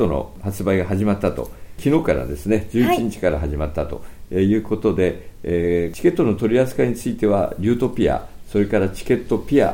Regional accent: Niigata, Japan; もういよいよ地元秋田区の、夏の最大イベント新津夏祭りが始まる

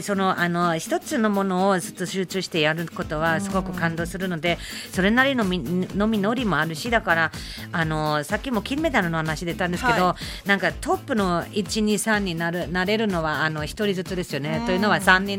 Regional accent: Germany; Japanese is a second language; ドイツ生まれ育ちなのであの1月になると凍りますよね、だからスケートは普通にやりますね

